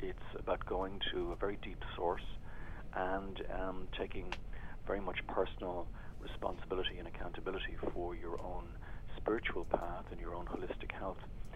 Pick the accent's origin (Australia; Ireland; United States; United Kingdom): Ireland; We are Irish, so we draw hugely from our own native Irish tradition, which is, as you say, Celtic, but it's also pre-Celtic.